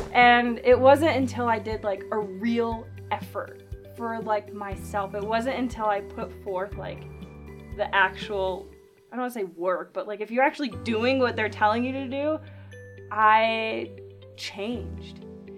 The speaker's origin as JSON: {"language": "English", "region": "New York", "country": "United States", "said": "And so I'm stubborn New Yorker."}